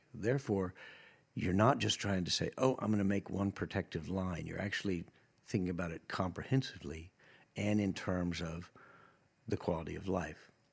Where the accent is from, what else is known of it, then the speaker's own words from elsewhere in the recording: Colorado, United States; I grew up in Colorado, but I love New York.